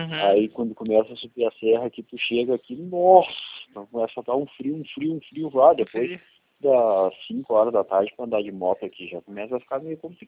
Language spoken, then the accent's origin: Portuguese; Canela, Rio Grande do Sul, Brazil; born there; Eu nasci ali em Canela, que é Canela e Gramado, não sei se tu já veio pra cá, é colado, né? Tu sai de uma e entra na outra, parece que é tudo a mesma cidade.